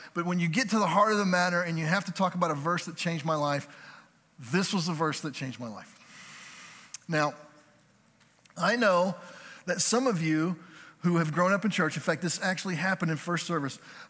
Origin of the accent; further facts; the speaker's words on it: Birmingham, Alabama, United States; born there; No, I was born in Birmingham, Alabama. And this is what I remember of my childhood. I remember Alabama football.